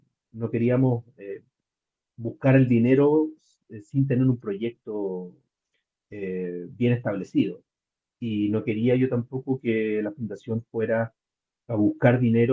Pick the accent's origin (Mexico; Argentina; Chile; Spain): Chile; Puente Alto, Santiago Metropolitan Region; Nosotros somos de Puente Alto, que es una comuna, no sé cómo le llaman ustedes allá, distrito, no sé cómo le llaman, pero es un sector de la ciudad. Es bastante clase media, clase baja.